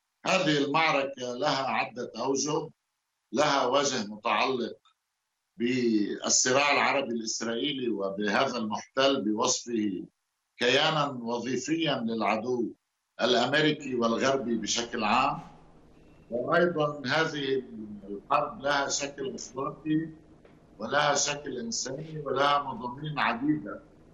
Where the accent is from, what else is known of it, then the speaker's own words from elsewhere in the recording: Lebanon; يعني بطبيعة الحال نحن كإعلاميين لبنانيين وصحفيين عرب